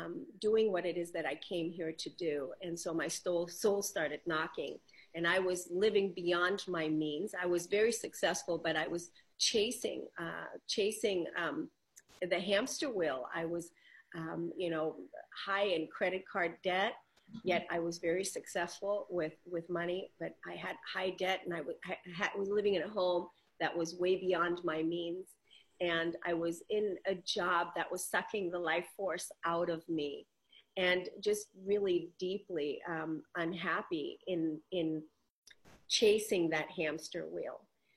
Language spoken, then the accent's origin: English; Germany; You know, like I grew up in Germany